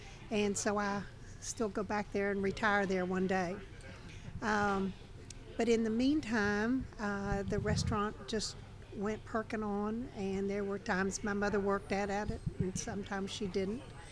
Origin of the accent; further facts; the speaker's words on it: Huntington, West Virginia, United States; born there; And I was born in Huntington, West Virginia. And I was born in December the 23rd, 1940.